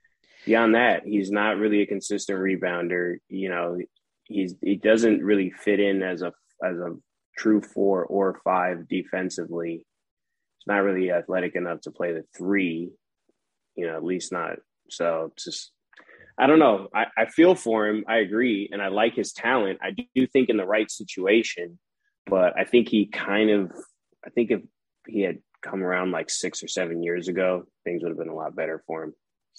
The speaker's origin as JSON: {"language": "English", "region": "California", "country": "United States", "said": "But, I'm from the Bay Area. I have a lot of Warriors fans, friends."}